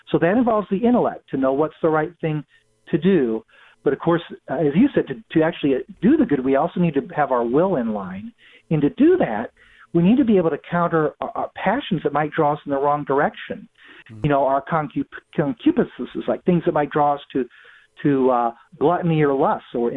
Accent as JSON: {"language": "English", "town": "Springfield", "region": "Illinois", "country": "United States", "said": "I'm from Springfield, Illinois, and Abraham Lincoln, this was his town."}